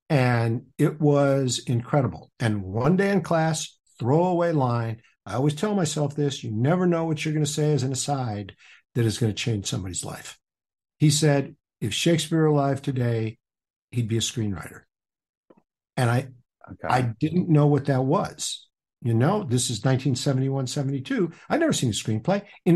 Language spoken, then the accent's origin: English; Detroit, Michigan, United States; also born or lived in Birmingham, Michigan; I grew up in Detroit, went to elementary school and half of high school in Detroit. And then I moved out to one of the suburbs, out to Birmingham area, and finished up my second half of high school there.